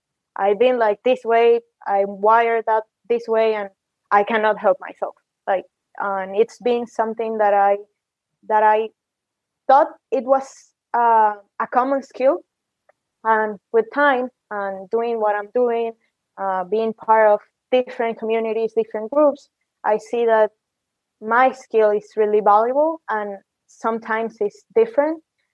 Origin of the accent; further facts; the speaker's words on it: Venezuela; so I'm from Venezuela.